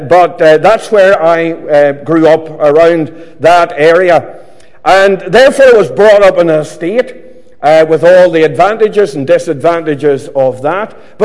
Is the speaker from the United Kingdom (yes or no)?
yes; Enniskillen, Northern Ireland, United Kingdom; I was born and brought up in Enniskillen in County Fermanagh. I am really of something of a mixed background, in that all of my grandparents were Church of Ireland.